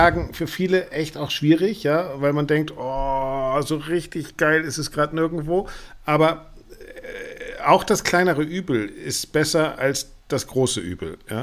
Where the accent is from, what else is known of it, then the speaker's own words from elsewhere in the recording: Bremen, Germany; für mich als Bremer